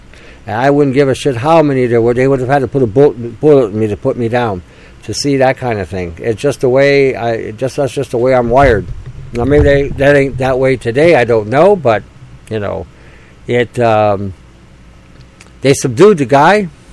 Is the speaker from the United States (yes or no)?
no; Canada; I am Canadian.